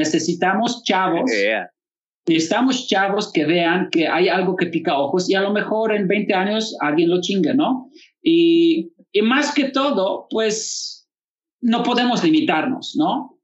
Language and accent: Spanish; Poland; Spanish is a second language; now in Querétaro, Mexico; Sí, soy originario polaco, soy de Polonia, llevo 14 años en México y 10 años en Querétaro.